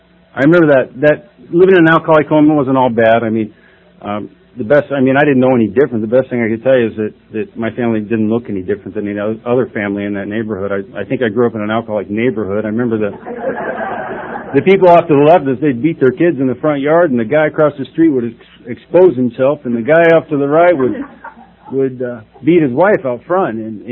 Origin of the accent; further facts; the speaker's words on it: Council Bluffs, Iowa, United States; I'm from right here. I'm from Council Bluffs, Iowa. I grew up here. I haven't been here in about 18 years, but I'm from Council Bluffs, Iowa.